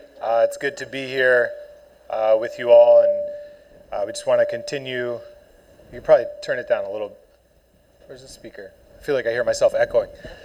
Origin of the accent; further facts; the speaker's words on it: New Jersey, United States; and then because I'm from New Jersey and have a lot of friends there